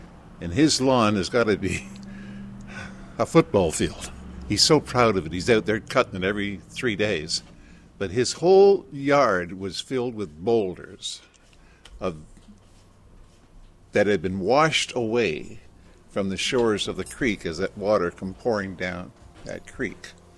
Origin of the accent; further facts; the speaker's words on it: Prattsville, New York, United States; I'm from Prattsville.